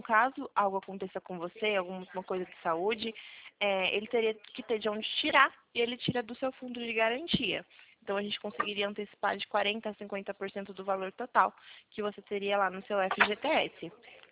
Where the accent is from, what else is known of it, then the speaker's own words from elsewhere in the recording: Corderópolis, São Paulo, Brazil; eu sou de Corderópolis, no interior de São Paulo.